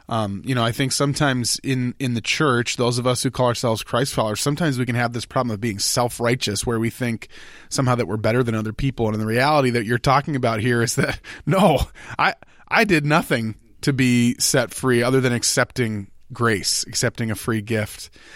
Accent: Illinois, United States; but I grew up in Illinois, and my dad had some ties with the police there.

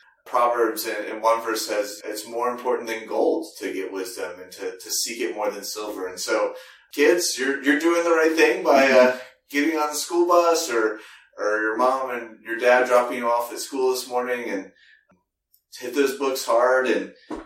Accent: Virginia, United States; Growing up in Virginia where it's hot, you just jumped in the water to keep from melting.

